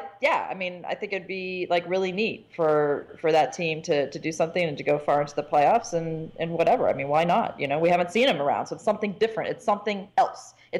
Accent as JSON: {"language": "English", "region": "Midwest", "country": "United States", "also_born_or_lived": "Houston", "said": "I was from the Midwest, and then I moved to Houston"}